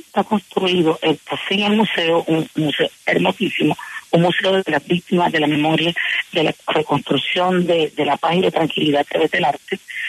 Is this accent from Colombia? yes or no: yes; Colombia; Como afrocolombianos, como indígenas, como colombianos en sí